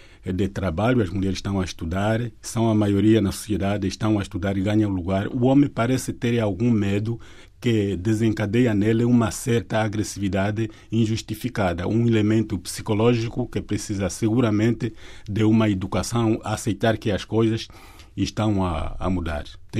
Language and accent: Portuguese; Angola; Eu sou angolano, naturalmente, não é?